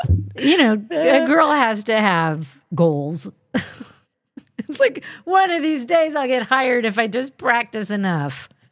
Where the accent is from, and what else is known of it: Ohio, United States; born there; now in Massachusetts, United States